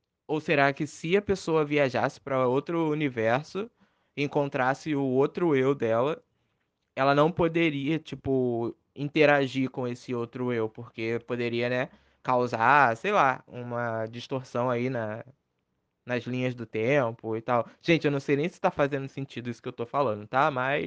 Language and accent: Portuguese; Brazil; born there; aqui nessa realidade eu tô nasci no Brasil, né?